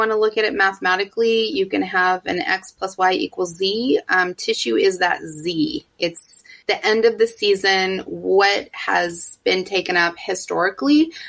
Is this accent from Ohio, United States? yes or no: no; Sonoma, California, United States; I'm actually from the Sonoma area. My family is from there. I grew up there.